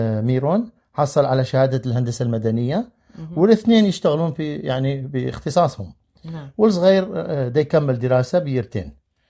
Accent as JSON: {"language": "Arabic", "town": "Bartella", "region": "Nineveh", "country": "Iraq", "also_born_or_lived": "Turkey", "moved": "yes", "lives_now": "Australia", "said": "من ضيعة اسمها برطلة شمال العراق. قصتي باستراليا بدت وصولي 2015. أنا هاجرت من بلدتي 2013. خرجت لاجئ من بلدي العراق ورحت إلى بلد الانتظار اللي هو تركيا."}